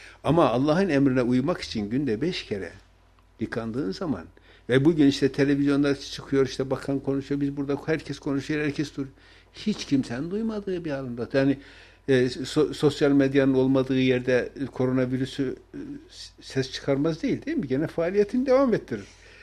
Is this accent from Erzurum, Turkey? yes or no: yes; Tortum, Erzurum, Turkey; Bizim köyden birisi işte Erzurum'da yani Tortum kazası.